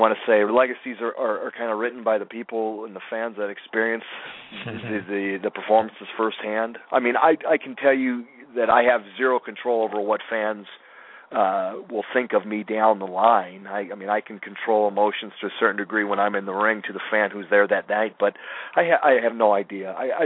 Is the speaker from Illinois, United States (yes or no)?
yes; Chicago, Illinois, United States; But just looking back on it, I grew up in Chicago.